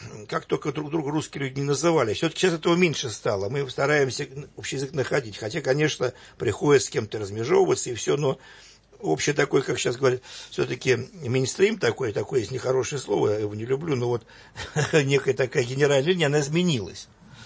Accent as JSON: {"language": "Russian", "region": "Moscow", "country": "Russia", "tie": "born there", "said": "Но я же родился не в Новосибирске, не в Пскове. А я родился в Москве"}